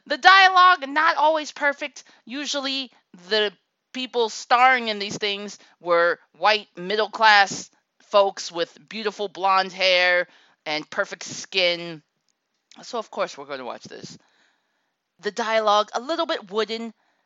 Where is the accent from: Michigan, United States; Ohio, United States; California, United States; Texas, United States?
Ohio, United States; Akron; Yes, I grew up in Akron, Ohio. Very middle size city in the Midwest.